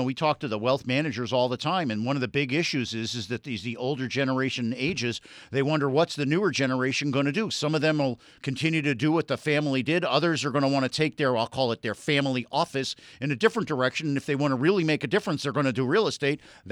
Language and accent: English; North Miami Beach, Florida, United States; I guess it's because I'm a gringo from North Miami Beach.